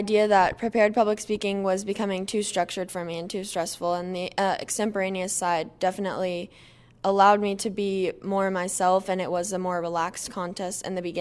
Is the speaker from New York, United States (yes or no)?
no; Wesley Chapel, Florida, United States; now in Oklahoma, United States; So I am actually from Wesley Chapel, Florida, which is a suburb of Tampa, and I've lived in Oklahoma for about 5 years now.